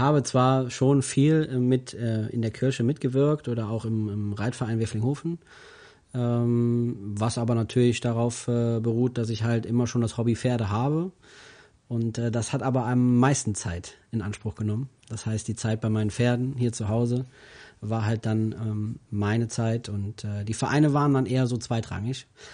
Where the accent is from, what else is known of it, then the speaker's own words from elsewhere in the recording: Neuss, North Rhine-Westphalia, Germany; ich bin in Neuss, im Lukas-Krankenhaus geboren.